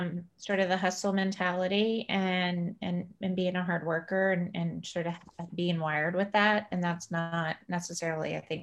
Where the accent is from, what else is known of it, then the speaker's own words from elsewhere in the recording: Houston, Texas, United States; So I'm from Houston, Texas.